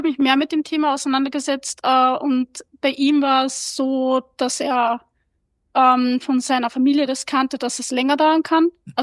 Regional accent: Austria; Ich bin aus Österreich, wahrscheinlich wie einige eurer Zuhörer. Ich werde dieses Jahr 35.

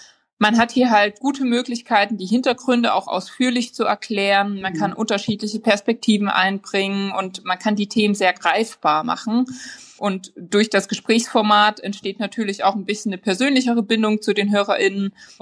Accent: Saxony, Germany; moved away; Ich arbeite in Köln, ich bin aber in Sachsen aufgewachsen.

